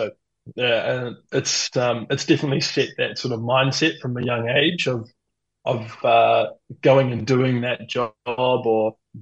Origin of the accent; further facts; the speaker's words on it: Waikato, New Zealand; So I grew up in the North Waikato area, which is about an hour and a half south of Auckland. My brother and I grew up on a farm, actually. a thoroughbred farm with our awesome family